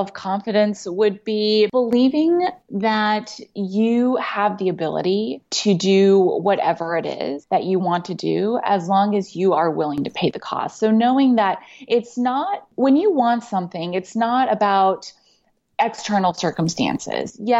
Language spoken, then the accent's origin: English; Texas, United States; So I was raised in Texas. So I guess more than anything, I consider myself at the core a Texan. But my parents were or are Asian or Asian immigrants.